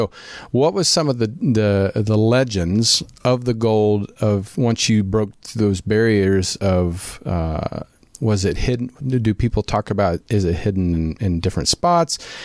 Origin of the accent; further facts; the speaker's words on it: Midwest, United States; because I'm from the Midwest, and I know in my small town, especially back in the day, maybe not so much now